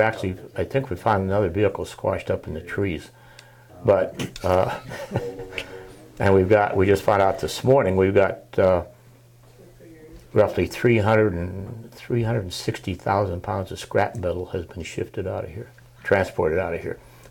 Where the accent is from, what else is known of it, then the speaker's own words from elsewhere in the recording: Montana, United States; I was born and raised in Montana and joined the military in high school.